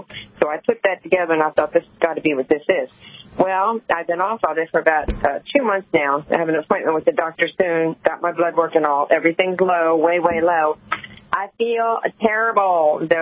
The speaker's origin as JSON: {"language": "English", "region": "Florida", "country": "United States", "said": "I'm from Florida."}